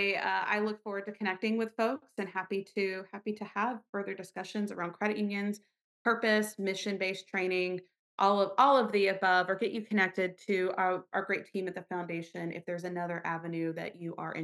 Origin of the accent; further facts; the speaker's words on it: Deep South, United States; But I'm from the Deep South, so I'll use this analogy.